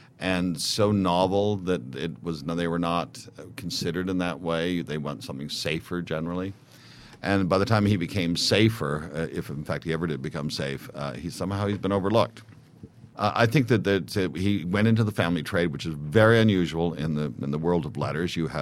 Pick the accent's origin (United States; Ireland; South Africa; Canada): Canada; I'm Canadian, so it's a subject that's best left undone.